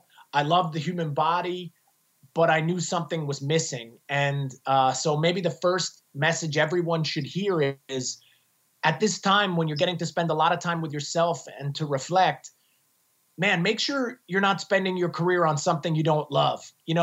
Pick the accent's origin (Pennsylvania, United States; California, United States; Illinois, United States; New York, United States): New York, United States; But my story, I grew up outside of New York City as a kid.